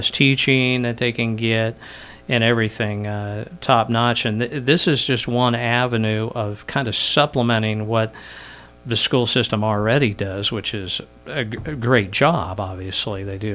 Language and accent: English; Lincoln, Nebraska, United States; I grew up in Lincoln, went to Lincoln East down there back in the dark ages now.